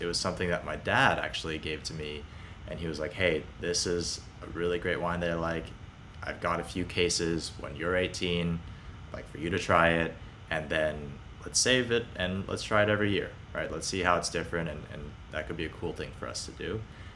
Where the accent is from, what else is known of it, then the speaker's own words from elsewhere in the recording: Beijing, China; also born or lived in Hong Kong; In terms of my background, I grew up in Beijing and Hong Kong in the 2000s